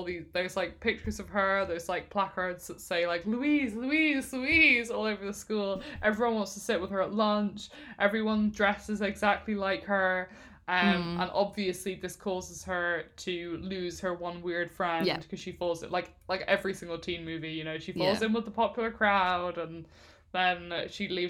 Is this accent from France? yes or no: no; Ireland; that was very popular pastime in where I grew up in Ireland.